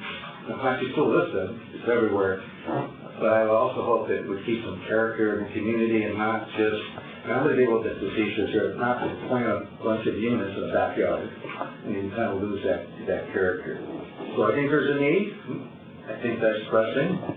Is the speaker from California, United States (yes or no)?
yes; San Diego, California, United States; where I was born and raised in San Diego, went to Crawford High School.